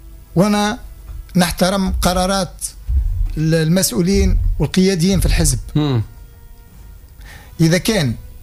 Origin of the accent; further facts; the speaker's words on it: Tunisia; انا كمواطن تونسي.